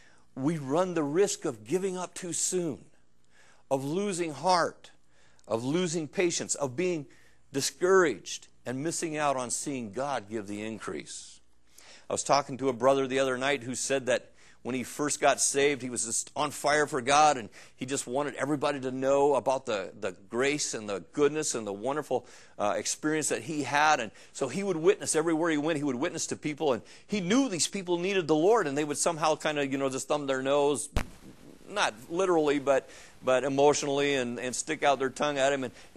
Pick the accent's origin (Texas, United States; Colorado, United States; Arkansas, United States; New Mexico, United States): Arkansas, United States; I'm from Arkansas, so yeah, I might plant a little different garden than you.